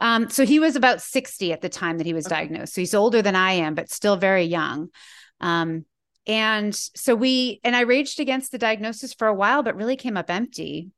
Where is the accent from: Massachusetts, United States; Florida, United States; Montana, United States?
Massachusetts, United States; I grew up in Massachusetts, and so I knew more about Lyme than a lot of people